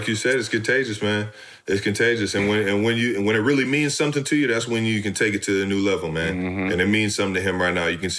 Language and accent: English; Cleveland Heights, Ohio, United States; I'm from Cleveland Heights, Ohio.